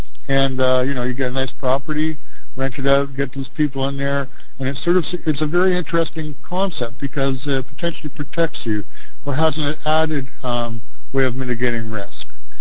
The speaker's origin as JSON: {"language": "English", "town": "Toronto", "region": "Ontario", "country": "Canada", "said": "I'm from Toronto."}